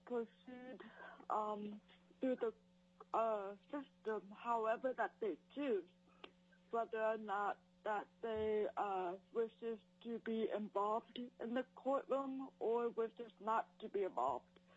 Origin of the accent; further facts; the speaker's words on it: Juneau, Alaska, United States; I'm from Juneau, Alaska, and I am in full support of this bill.